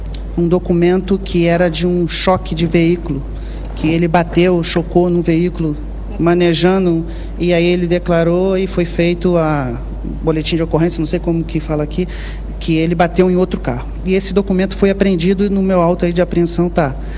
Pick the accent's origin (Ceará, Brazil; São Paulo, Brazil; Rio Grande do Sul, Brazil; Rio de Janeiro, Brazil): Rio de Janeiro, Brazil; Eu sou nascido e criado no Morro do Urubu.